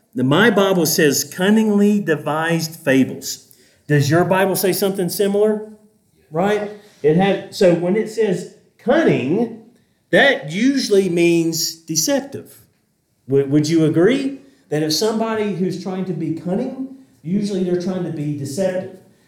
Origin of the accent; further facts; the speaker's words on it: the South, United States; So I'm from the South, and we like to put as much syllables in a word as we can